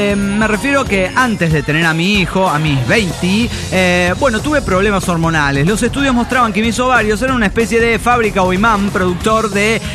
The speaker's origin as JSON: {"language": "Spanish", "town": "Cancún", "region": "Quintana Roo", "country": "Mexico", "said": "Hola amigos … de Cancún"}